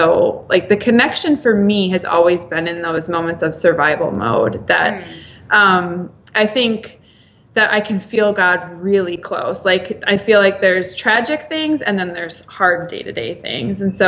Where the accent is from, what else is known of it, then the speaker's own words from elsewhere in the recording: Illinois, United States; Yeah, so I am here from the Chicago suburbs, and we have like this gorgeous day today, which is super rare in the month of January.